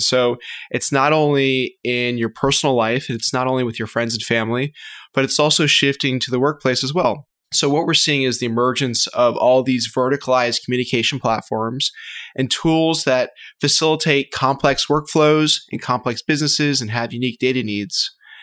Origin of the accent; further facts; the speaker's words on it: Florida, United States; So I grew up in South Florida and went to the University of Florida for school as well.